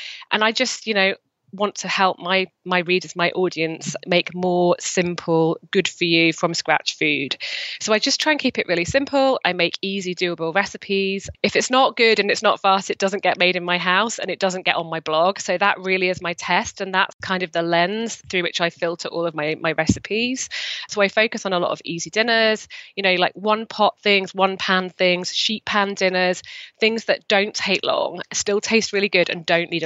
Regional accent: United Kingdom; now in United States; as you can tell, I'm a Brit, but I live in America.

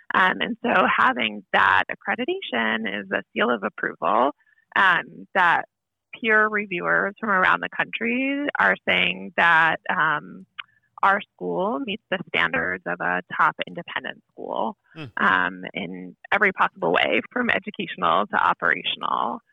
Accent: North Haven, Connecticut, United States; About 10 minutes from Yale in North Haven, Connecticut.

